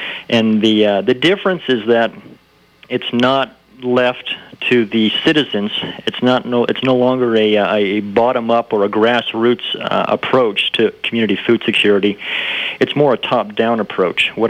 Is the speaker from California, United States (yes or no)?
yes; Berkeley, California, United States; now in Davenport, United States; Before I came to Davenport, I grew up in Berkeley, California, and of course, there's a lot of progressive and innovative thought happening out there on the West Coast